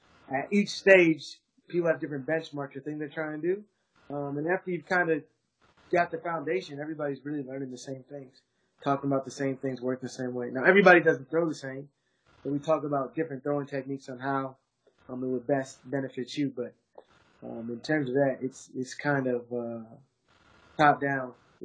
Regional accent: Minneapolis, Minnesota, United States; I'm from Minneapolis, Minnesota.

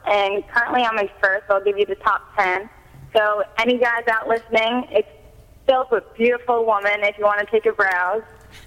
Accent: Kings Park, New York, United States; 10 minutes from Islip. I'm from Kings Park.

